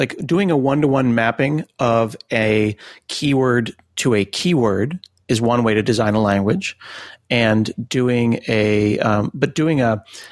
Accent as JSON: {"language": "English", "country": "United States", "said": "Is this something where, like, I, as an American, go and I write something"}